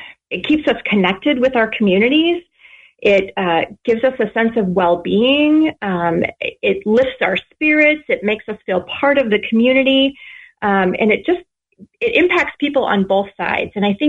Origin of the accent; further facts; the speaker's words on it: South Dakota, United States; I am no stranger to the area. I was born and raised in South Dakota, so I'm just across the border.